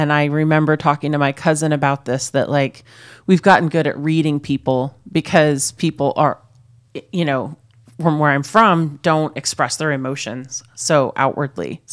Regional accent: Minnesota, United States; Oh my God, I'm from Minnesota.

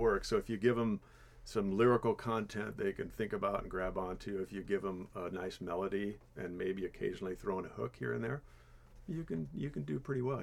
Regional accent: Hood River, Oregon, United States; I'm from Hood River, Oregon, and I'm the songwriter for the band.

